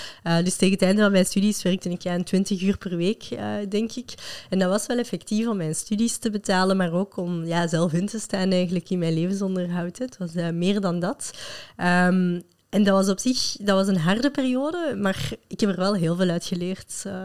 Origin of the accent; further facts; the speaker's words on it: Molenbeek, Brussels-Capital Region, Belgium; first language French; Dutch is a second language; Dus ik woon echt super graag in Brussel. Ik ben van Molenbeek en ik vind het echt een super fijne plek om te wonen.